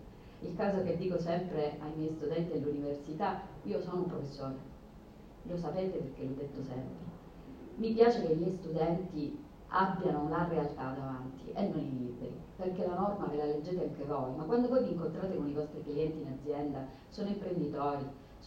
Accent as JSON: {"language": "Italian", "region": "Sicily", "country": "Italy", "said": "io sono siciliana e per noi c'è un detto, a mare non ci sono osterie"}